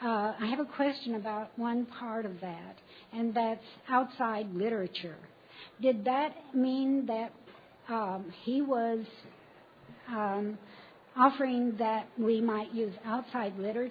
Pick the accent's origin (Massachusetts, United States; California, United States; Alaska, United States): California, United States; Ukiah; from Ukiah, California.